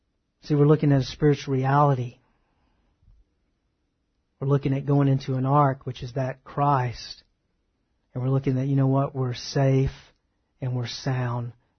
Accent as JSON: {"language": "English", "region": "Texas", "country": "United States", "tie": "born or raised there", "said": "I spent quite a bit of time on the water because I grew up in East Texas and I like to bass fish."}